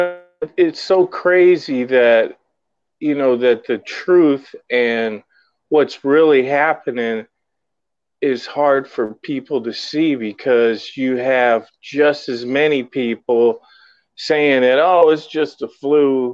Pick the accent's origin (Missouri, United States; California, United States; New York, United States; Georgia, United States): Missouri, United States; Well, I grew up in Missouri.